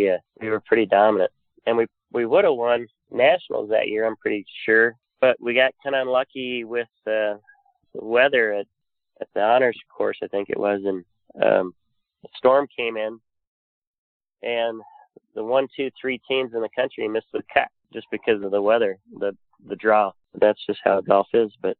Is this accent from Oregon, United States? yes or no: no; Phoenix, Arizona, United States; Growing up around Ping in Phoenix, I was very close to the people at Ping and people that understand golf and understand professional golf.